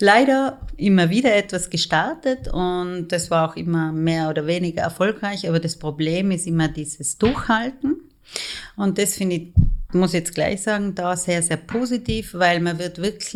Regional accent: Vorarlberg, Austria; Ich komme aus Vorarlberg, bin ungefähr 50 Jahre alt

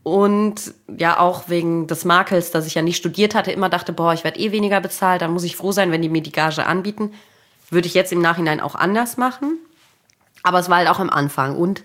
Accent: Munich, Bavaria, Germany; born there; Die Wahrheit ist, mein Vater ist Oboist und ich bin in München geboren.

